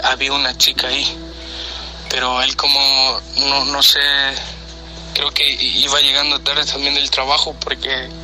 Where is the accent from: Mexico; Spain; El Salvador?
El Salvador; como somos del Salvador, me cuenta lo mismo.